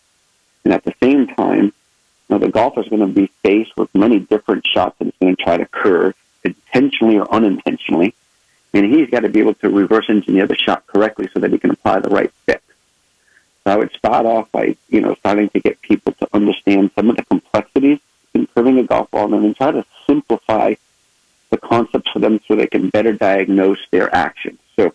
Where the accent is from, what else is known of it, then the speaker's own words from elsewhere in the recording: Rhode Island, United States; up in my hometown, up in Rhode Island.